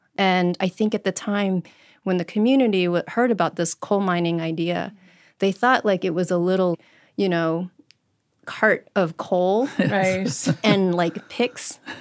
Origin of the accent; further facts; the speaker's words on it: Arizona, United States; And so I grew up in Black Mesa region and went to school in dormitories, our boarding schools.